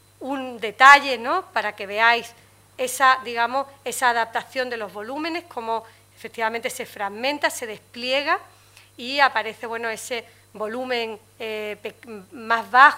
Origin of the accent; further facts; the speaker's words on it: Spain; nosotros como arquitectos españoles vemos realmente todo esa forma del oficio